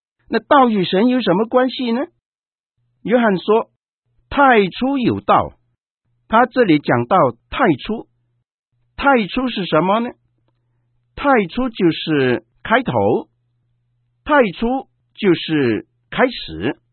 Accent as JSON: {"language": "Chinese", "country": "China", "said": "道这个字是我们中国人都非常熟悉的一个讲法"}